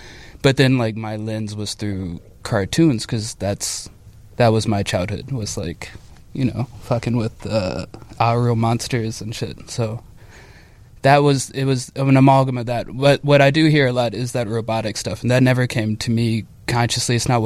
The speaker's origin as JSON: {"language": "English", "region": "Mississippi", "country": "United States", "tie": "born or raised there", "said": "Escutaba, Mississippi. So like Gulf Coast, Mississippi."}